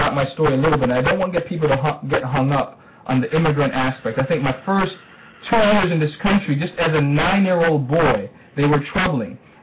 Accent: Brooklyn, New York, United States; for many years, this is a young black man growing up in Brooklyn, I saw misery

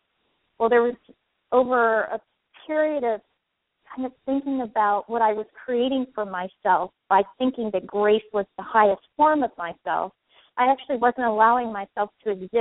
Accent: Pittsburgh, Pennsylvania, United States; Sure. I'm from Pittsburgh, Pennsylvania.

